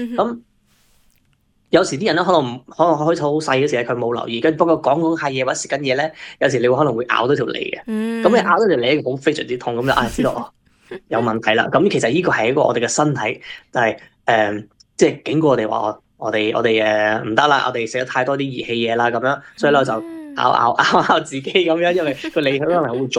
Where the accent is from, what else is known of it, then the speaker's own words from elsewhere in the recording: Guangdong, China; 好似我自己相信好似我哋尤其啲广东人啦我哋南方人啦